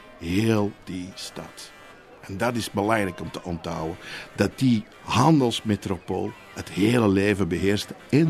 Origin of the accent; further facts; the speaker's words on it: Antwerp, Flanders, Belgium; want ik ben een Antwerpenaar